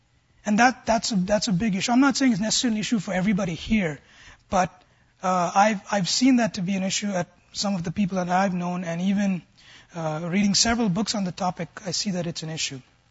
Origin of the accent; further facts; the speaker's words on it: India; I come from the East, right?